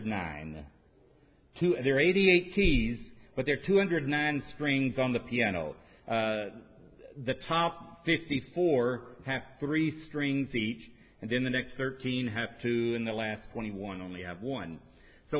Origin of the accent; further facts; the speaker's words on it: Arkansas, United States; My father was an operatic tenor, so I was raised on classical music, though I'm from Arkansas.